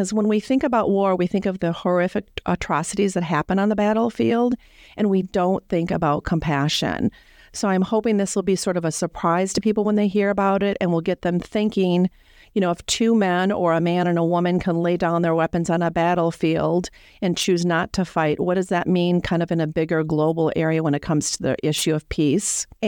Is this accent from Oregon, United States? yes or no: no; Fargo, North Dakota, United States; I came back to Fargo as an adult 15 years ago, and it's very much my hometown.